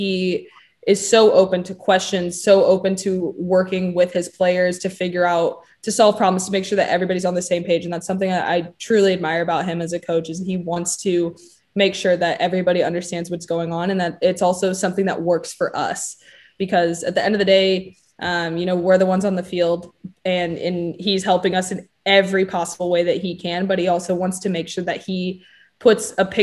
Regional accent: Kansas City, Missouri, United States; I think it'd be the coolest thing to represent my city just because I'm from Kansas City. I'm proud to be from Kansas City.

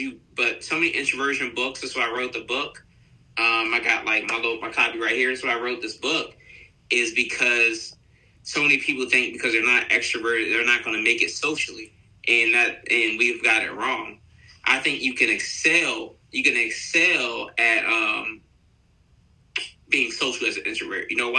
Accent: Chester, Pennsylvania, United States; So I'm from Chester, PA, a small town. I guess you could say where there's a lot of underprivileged youth, a lot of people not getting great opportunities or light.

